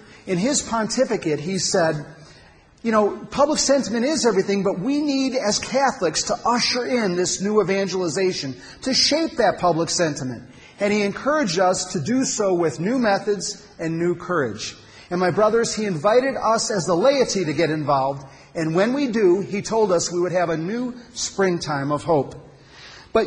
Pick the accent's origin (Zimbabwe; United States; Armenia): United States; Phoenix, Arizona; moved away as an adult; now in Atlanta, United States; I grew up in Phoenix, Arizona, 36 years wandering in the desert.